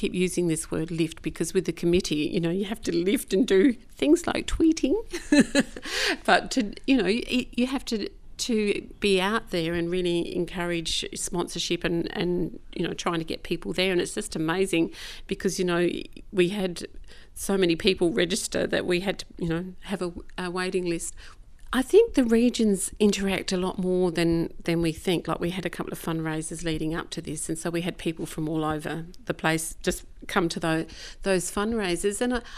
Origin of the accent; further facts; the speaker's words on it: Port Pirie, South Australia, Australia; But when I first moved back to Port Pirie in 1988, so Piri's my hometown, obviously